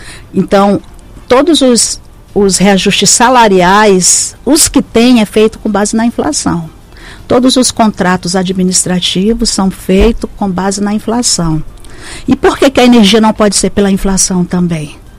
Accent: Roraima, Brazil; Que somos nós aqui de Roraima.

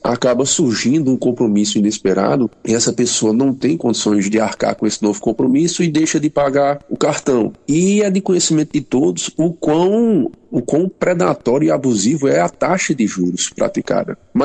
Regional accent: Brazil; O que acontece e que nos falta muito enquanto brasileiros é uma percepção sobre a educação financeira.

